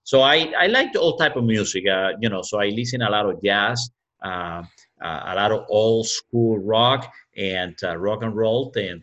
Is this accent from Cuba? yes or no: yes; Cuba; now in New York, United States; Then when I came to New York from Cuba in 1980, I came to live in New York City.